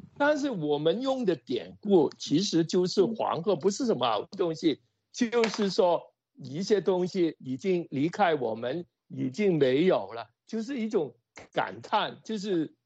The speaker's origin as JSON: {"language": "Chinese", "country": "Hong Kong", "tie": "born or raised there", "said": "我在香港土生土长"}